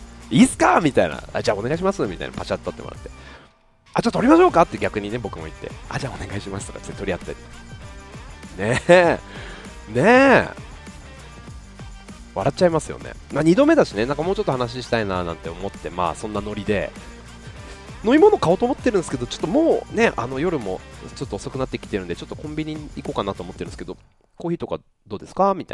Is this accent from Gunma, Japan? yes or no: no; Yokohama, Kanagawa, Japan; まあ僕出身横浜で